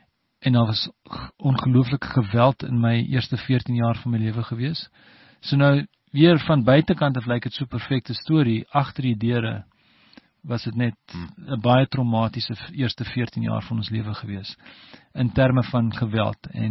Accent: Stellenbosch, Western Cape, South Africa; born there; Ek's gebore in Stellenbosch in 1968, so is 51 jaar terug, amper, 50 jaar terug. So Stellenbosch, even toe, sal ek jy sê, is 'n klein dorpie

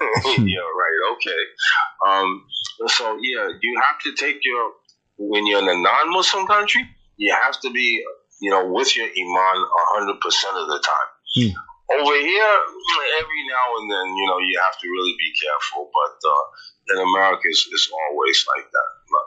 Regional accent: United States; Yeah, I'm an American, okay, and I was working for the government

